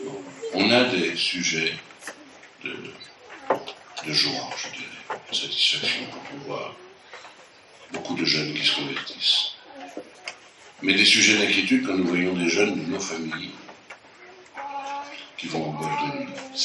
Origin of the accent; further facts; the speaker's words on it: France; mais nous, les Français